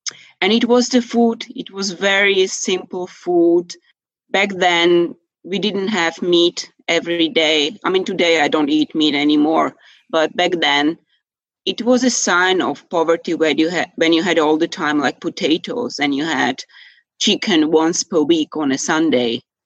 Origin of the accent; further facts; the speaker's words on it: Bratislava, Bratislava Region, Slovakia; we lived very modestly, and I grew up in Bratislava. Today it's the capital of Slovakia. Back then it was Prague, the capital of Czechoslovakia.